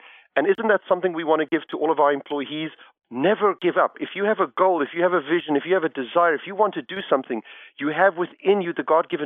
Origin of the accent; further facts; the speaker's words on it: Tanzania; born there; I was born in the Serengeti. My father was a diplomat and was stationed abroad in East Africa in the 1950s and 60s.